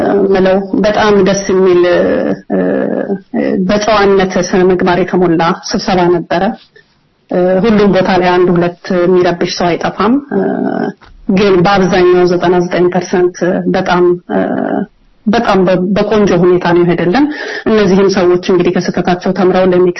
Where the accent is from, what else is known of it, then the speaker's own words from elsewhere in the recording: Addis Ababa, Ethiopia; አዎ። እና ያ ነው የኔ በጣም አዲስ አበባ ለኔ በጣም ልዩ ናት። ተወልጄ ያደግኩባት ከተማ ናት።